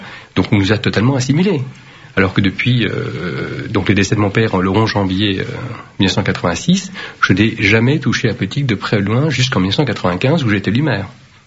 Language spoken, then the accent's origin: French; France; French is a second language; also born or lived in Vietnam; Je suis né au Vietnam, je suis arrivé en France, je ne parlais pas un mot de français